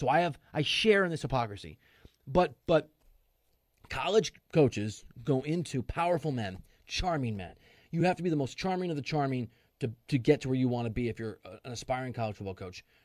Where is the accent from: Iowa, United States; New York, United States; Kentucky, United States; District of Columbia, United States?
Iowa, United States; Dubuque; Like, you know, I'm from Dubuque, Iowa, right? Not a huge town